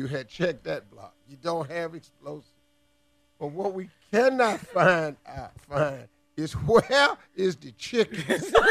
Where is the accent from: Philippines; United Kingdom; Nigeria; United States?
United States; Cleveland, Ohio; I'm from Cleveland. I show you pain.